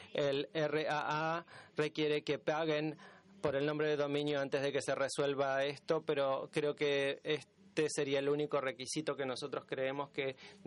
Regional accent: United States; yo crecí en los Estados Unidos y estoy familiarizado.

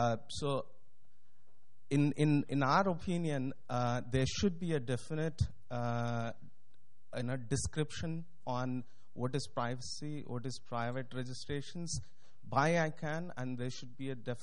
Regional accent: India; English is a second language; I come from India.

